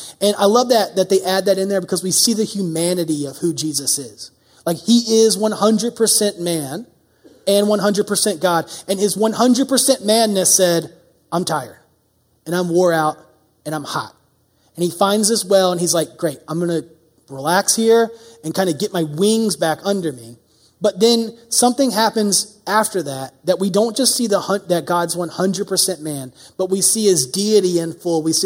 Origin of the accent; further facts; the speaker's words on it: United States; I'm from the South where you do walk up to strangers and you're just like, hey, how's it going, man?